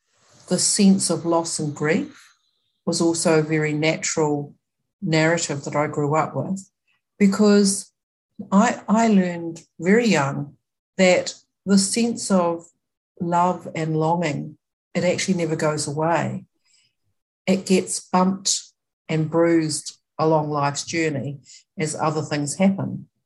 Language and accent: English; Auckland, New Zealand; also born or lived in East Coast; I hail from Ngaitai and Ngāti Porou, Ngaitai in South Auckland, New Zealand, and also on the East Coast. And I'm also, I think, fifth generation Irish, so this is my fair complexion.